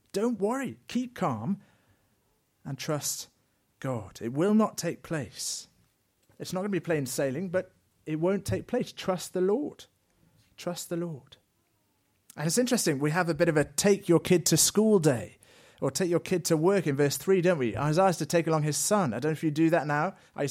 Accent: England, United Kingdom; now in Belgium; I come from England, so I'm not very surprised by the rain in Belgium.

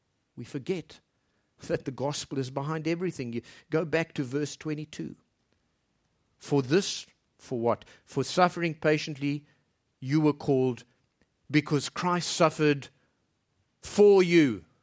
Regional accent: South Africa; As I'm speaking to you now in my home country in South Africa

